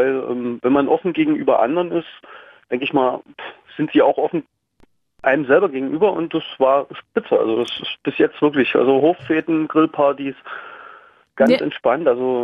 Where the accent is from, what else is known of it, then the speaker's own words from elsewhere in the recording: Saxony, Germany; now in Dresden, Germany; Ich komme aus Kabenz, das ist eine Kleinstadt bei Hoyerswerda, und bin dann nach Dresden gezogen.